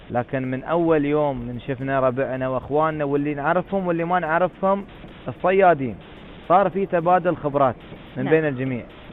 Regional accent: Abu Dhabi, United Arab Emirates; عندنا في أبو ظبي طرق صيد مختلفة

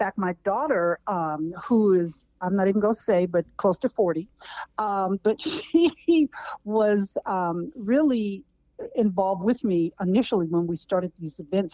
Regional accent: Berkeley, California, United States; I grew up in Berkeley, California. It didn't get no more free love than that.

